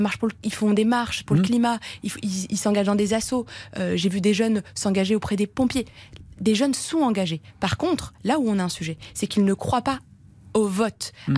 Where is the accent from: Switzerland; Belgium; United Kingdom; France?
France; Nantes, Pays de la Loire; un jeune d'Aurillac ou de chez moi à Nantes